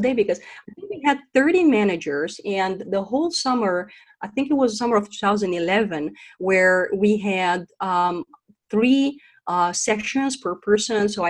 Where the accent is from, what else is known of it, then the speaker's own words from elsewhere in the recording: Romania; In fact, I come from Romania.